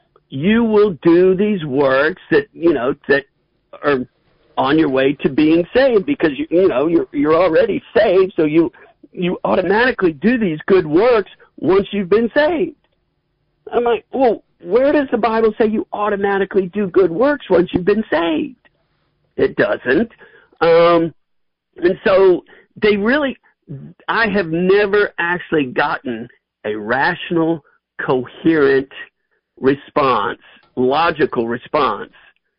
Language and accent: English; Alabama, United States; I tell people, I'm from Alabama, people.